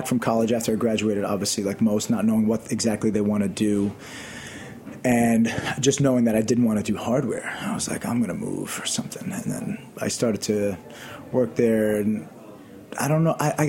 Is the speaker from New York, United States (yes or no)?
yes; Maspeth, New York, United States; I mean, I grew up in Queens, in Maspeth, Queens.